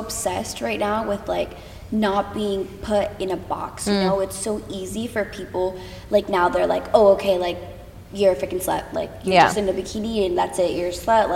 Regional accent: Connecticut, United States; now in Los Angeles, United States; I'm from Connecticut.

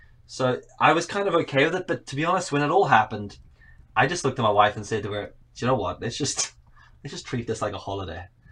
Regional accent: Johannesburg, Gauteng, South Africa; now in Northern Ireland, United Kingdom; I'm from Cape Town. Well, I say Cape Town because I'm actually from Johannesburg, but Cape Town sounds cooler. So I just say Cape Town. Joburg's a bit of a shithole. So I'm just like, yeah, I'm from Cape Town. But I live in Northern Ireland, and I've lived here for like almost 20

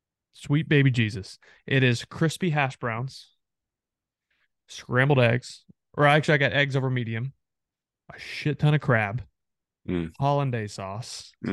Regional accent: Texarkana, Texas, United States; So that's more Arkansas, but I grew up on the Texas side of Texarkana, so it's not as big of an issue.

